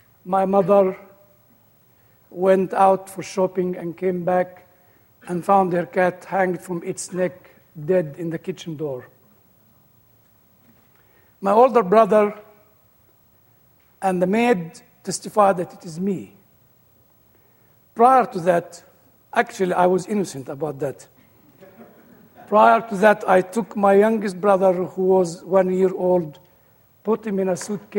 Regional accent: Cairo, Cairo Governorate, Egypt; Well, as you heard, I grew up in Egypt, born in Cairo.

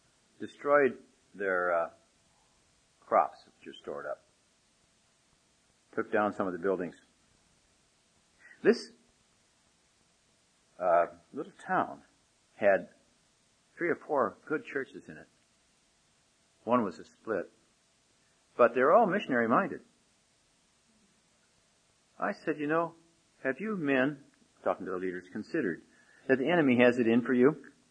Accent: Omaha, Nebraska, United States; I was out in Nebraska, my old home state. I was born in Omaha last century.

